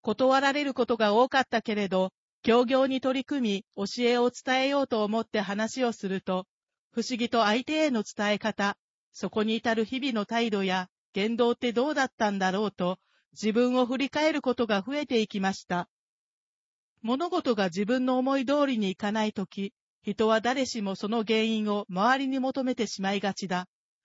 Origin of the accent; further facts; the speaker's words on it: Kagawa, Japan; 私は香川県で生まれ育ちました。公務員の父と母、兄、姉、私の5人家族です。若い頃に父が霊友会に入会したことで、私たちも教えにつなが